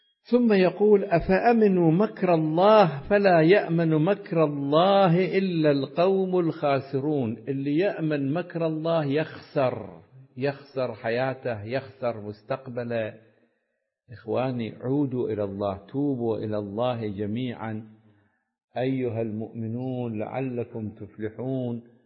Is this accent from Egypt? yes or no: no; Iraq; إحنا أكبر عدد من المتقاعدين عندنا في العراق نسبة إلى شعبنا